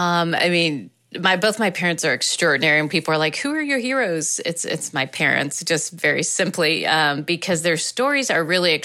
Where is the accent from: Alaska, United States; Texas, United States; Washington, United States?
Texas, United States; McAllen; So I grew up in schools that, you know, were under-resourced, and I didn't realize that I went to Title I schools growing up.